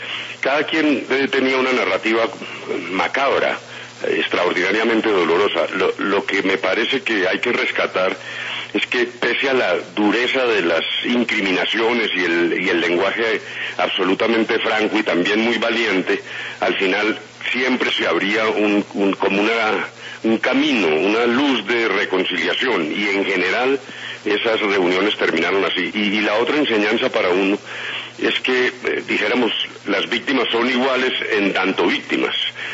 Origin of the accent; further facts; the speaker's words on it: Colombia; somos colombianos